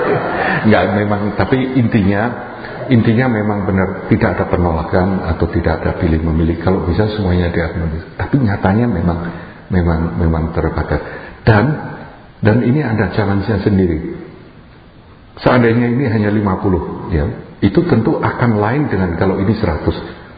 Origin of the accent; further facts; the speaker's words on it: Jakarta, Indonesia; apalagi aku dari Jakarta